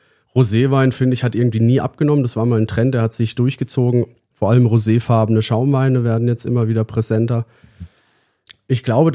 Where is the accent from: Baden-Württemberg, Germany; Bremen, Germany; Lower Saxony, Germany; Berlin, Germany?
Baden-Württemberg, Germany; aus Baden, aus meiner Heimat.